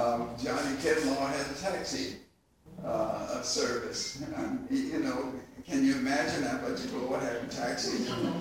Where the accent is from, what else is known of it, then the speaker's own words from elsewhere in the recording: Apalachicola, Florida, United States; also born or lived in Brooklyn, New York; I grew up in Apalachicola. And I wasn't born here because I was born in Brooklyn, New York, but my dad was born here.